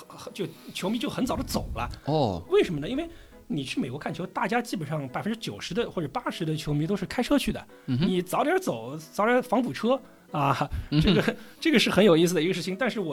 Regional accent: Zhejiang, China; 是这样的，其实因为我是浙江人嘛

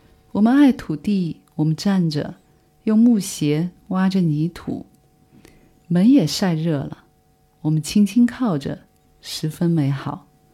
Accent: Shanghai, China; 我曾经觉得我是一个土生土长的上海人

